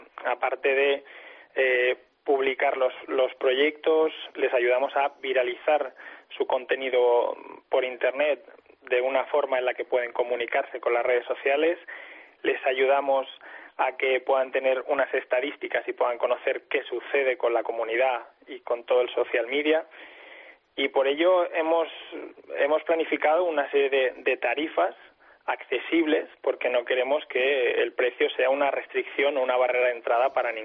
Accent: Spain; Sí, es una empresa española, los fundadores somos españoles todos

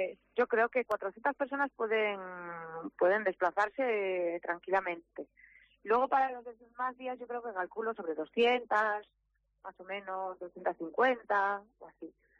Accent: Boal, Asturias, Spain; Sí, bueno, nosotros somos de la zona, ¿eh? Yo soy de Boal, Pablo es de Serandina, mi hermana también es de Boal.

